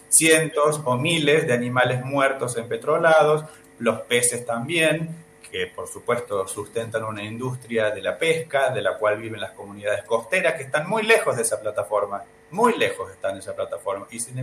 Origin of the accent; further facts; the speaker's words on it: Córdoba, Argentina; Sí, somos cordobeses y nos suena que el mar está lejos. Bueno, en mi caso particular soy cordobés